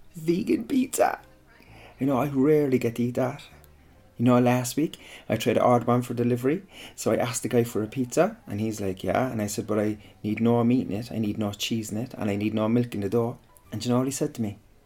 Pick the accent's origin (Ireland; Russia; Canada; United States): Ireland; Munster; accent: Irish; Yeah, well, I'm Irish, yeah. You can hear it in my accent when I talk. I'm an Irishman from West Cork.